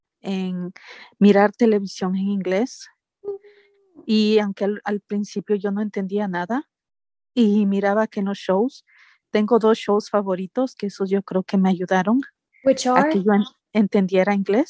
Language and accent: Spanish; Quito, Pichincha, Ecuador; Soy de Quito, de la capital, Quito, Ecuador.